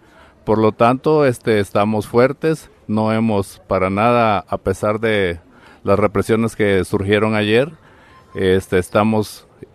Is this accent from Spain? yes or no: no; Chiapas, Mexico; nosotros somos del estado de Chiapas y también nuestra representación la tenemos aquí en el Distrito Federal